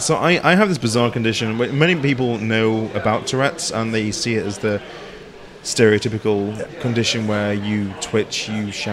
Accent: England, United Kingdom; now in New York, United States; I mean, I'm from England, but yeah, I'm basically in New York.

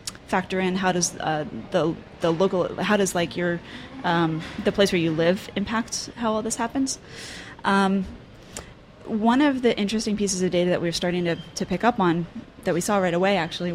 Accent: Philadelphia, Pennsylvania, United States; I'm from Philadelphia.

